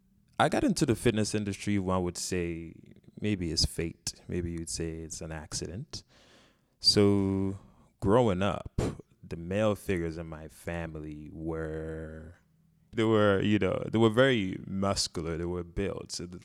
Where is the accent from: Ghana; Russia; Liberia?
Ghana; moved away as an adult; now in United States; This is in Ghana. Okay. So I'm from Ghana. I didn't come to the States until I was 18.